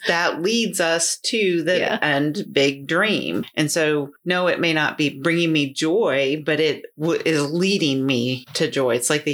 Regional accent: Wisconsin, United States; And growing up in Wisconsin, it was Vince Lombardi's baby steps to get to the big dream of the Super Bowl

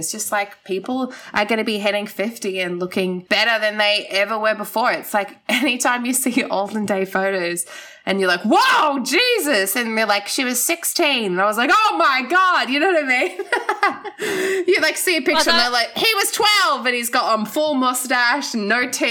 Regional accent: Gold Coast, Queensland, Australia; babe, I grew up on the Gold Coast.

